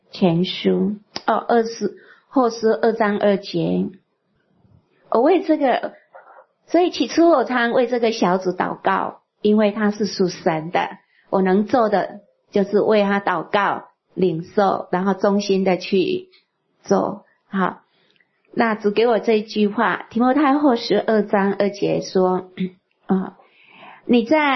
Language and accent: Chinese; China; 我们中国人有一句话说，十年树木，百年树人